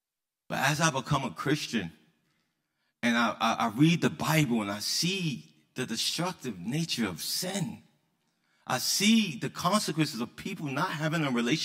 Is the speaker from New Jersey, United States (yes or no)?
no; Brooklyn, New York, United States; I start thinking about the violence that I experienced growing up in Brooklyn, growing up in the inner city.